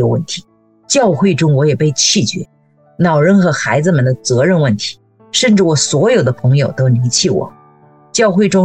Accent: China; 我从小在中国的环境中

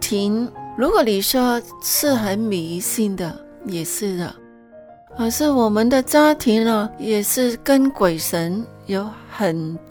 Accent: Hong Kong; born there; 我们在香港出生，就是都是第一代的基督徒了，爸爸妈妈都是没有信主的。

